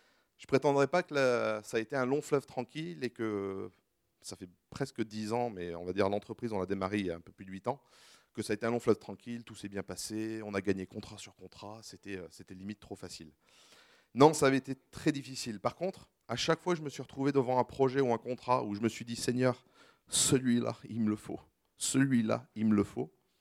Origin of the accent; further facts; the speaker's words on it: France; Donc moi, j'avais grandi en France, je suis anglais d'origine